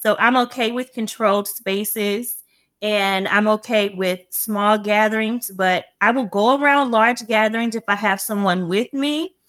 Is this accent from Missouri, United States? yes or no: yes; St. Louis, Missouri, United States; Well, I grew up here in St. Louis and moved around a lot. I started out in the Melville School District, transferred to the Normandy School District around 5th grade.